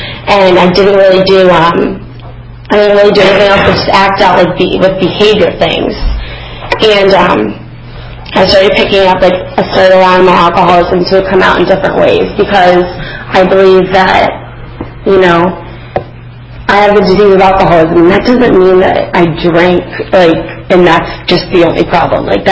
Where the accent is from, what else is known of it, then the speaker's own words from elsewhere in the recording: Orlando, Florida, United States; I was born and raised in down in Orlando, Florida, to two very young parents